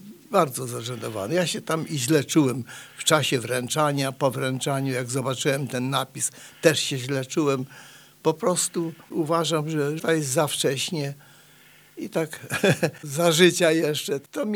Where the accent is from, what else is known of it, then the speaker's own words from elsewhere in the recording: Chortkiv, Ternopil Oblast, Ukraine; moved away; a ten Czortków, przepraszam, ale to jest mój polski Czortków, skąd pochodzę, chociaż on jest na Ukrainie.